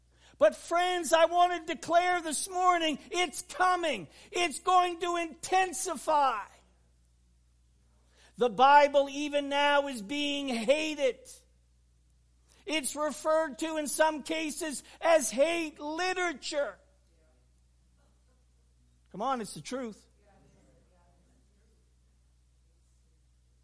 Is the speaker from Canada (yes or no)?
yes; New Brunswick, Canada; also born or lived in Nova Scotia; Actually, where I grew up in New Brunswick, that hurricane coming and devastating parts of Newfoundland and Nova Scotia